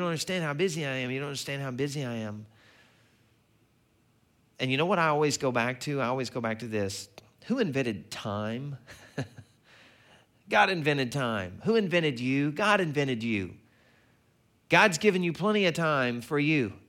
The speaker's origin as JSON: {"language": "English", "region": "Arkansas", "country": "United States", "tie": "born or raised there", "said": "when I was growing up, I grew up in Arkansas, and one of the things down there that they have an abundance of is tons of lakes and rivers and streams"}